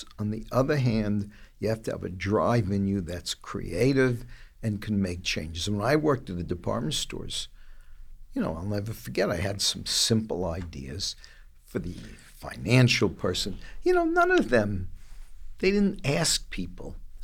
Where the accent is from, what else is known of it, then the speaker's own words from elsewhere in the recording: Bronx, New York, United States; growing up in the Bronx, I didn't know from fancy, but growing up in the Bronx, I, you know, liked... things.